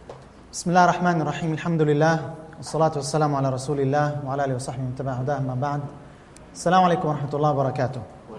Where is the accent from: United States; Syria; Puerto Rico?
Syria; Now, first of all, I'm not from Saudi, I'm Syrian. Yes, I did study there